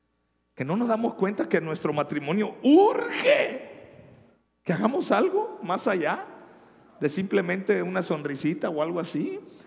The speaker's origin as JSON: {"language": "Spanish", "region": "Guerrero", "country": "Mexico", "said": "somos guerrerenses y somos mexicanos"}